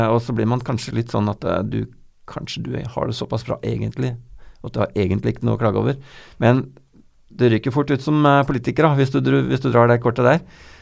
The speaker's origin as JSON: {"language": "Norwegian", "region": "Vestfold", "country": "Norway", "said": "Men paradokset var jo det at altså jeg er fra Midtre Vestfold"}